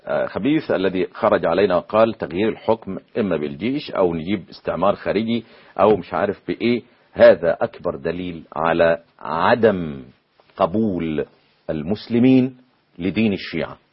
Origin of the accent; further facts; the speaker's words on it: Egypt; وبدأنا فهمتها قبل ما تطير وهي طايرة زي ما بيقول عندنا في مصر